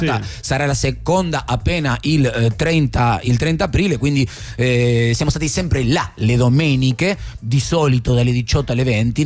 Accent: Argentina; me lo permetto di dire io da argentino

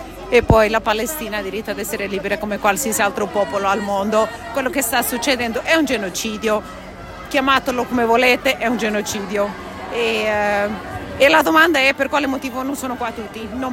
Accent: Portugal; sono portoghese del Portogallo, quindi un paese che ha colonizzato

